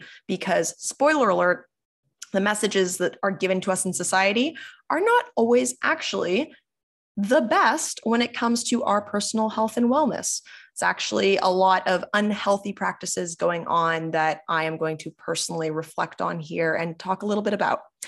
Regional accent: Canada; because I can only speak to that as my experience as a Canadian?

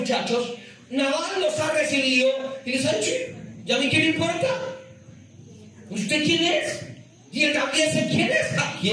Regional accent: Colombia; nosotros como colombianos decimos vacuna

